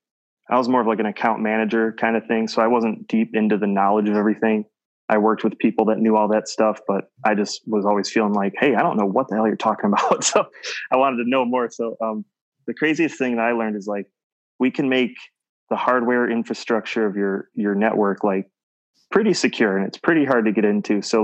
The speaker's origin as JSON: {"language": "English", "town": "Macomb", "country": "United States", "tie": "born or raised there", "said": "And when I grew up in Macomb, it's kind of like, let's drive over to the strip mall and maybe 7-Eleven."}